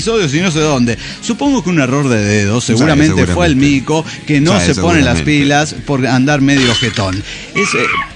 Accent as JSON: {"language": "Spanish", "country": "Mexico", "said": "cuando saben que soy mexicano"}